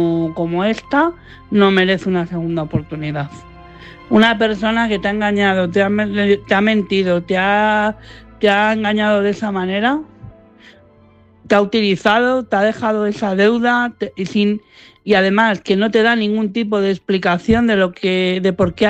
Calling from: Madrid, Community of Madrid, Spain; de Madrid.

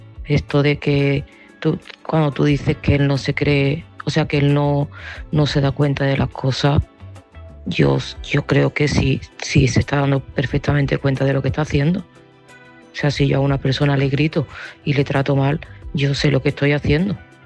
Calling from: Seville, Andalusia, Spain; de Sevilla

